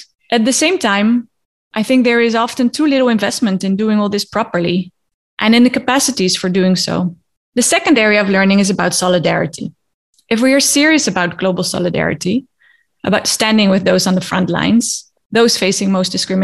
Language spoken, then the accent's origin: English; Netherlands; Growing up in a wealthy place, I'm from the Netherlands